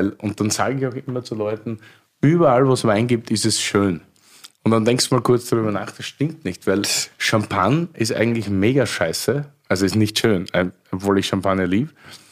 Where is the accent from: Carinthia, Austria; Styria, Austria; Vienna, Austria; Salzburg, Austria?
Styria, Austria; ich bin eigentlich Steirer.